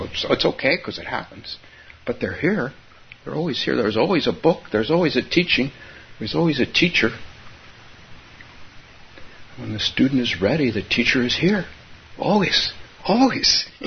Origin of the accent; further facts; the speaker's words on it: San Francisco, California, United States; I was in San Francisco, which is kind of my hometown